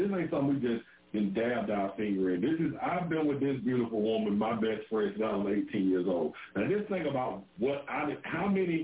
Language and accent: English; Birmingham, Alabama, United States; I'm from Birmingham, Alabama.